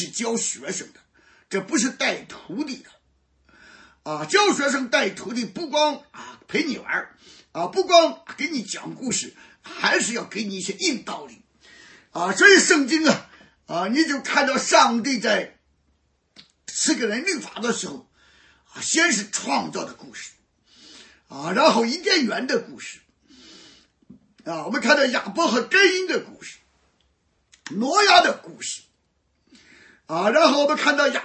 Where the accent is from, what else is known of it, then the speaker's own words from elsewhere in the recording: Shandong, China; 我们山东人不叫强盗，叫降马啊